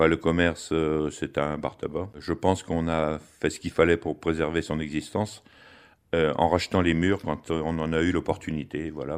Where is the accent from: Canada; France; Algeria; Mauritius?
France; Néry, Hauts-de-France; born there; Oui, je suis né à Néry. Mon père était également né à Néry, ma grand-mère était également née à Néry. Donc il y a beaucoup de générations de Picards à Néry.